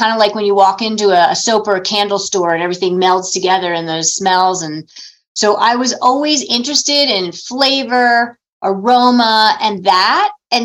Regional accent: Maryland, United States; I grew up in Maryland, DC area. So my parents would drive us into the district from the Maryland suburbs

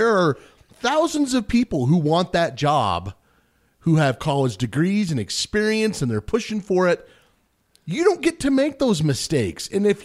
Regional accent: Wyoming, United States; And I grew up in Western Wyoming. I grew up right here in this valley. We're not far from the Wind River Indian Reservation.

